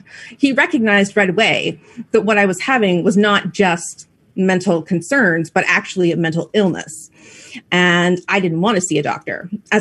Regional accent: British Columbia, Canada; So born and bred in the Pacific Northwest, actually in Canada, which is where I'm calling from today, in British Columbia.

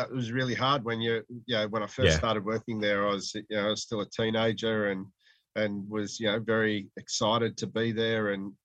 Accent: Sydney, New South Wales, Australia; I was born in Sydney. Both my parents, I think about three or four generations of Australian. People often ask me, where in the UK am I from? But I'm not. I'm very definitely Australian. Can't even get myself a British passport.

